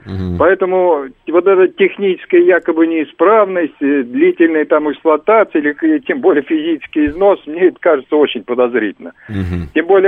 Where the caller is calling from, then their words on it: Donbas, Ukraine; я с Донбасса звоню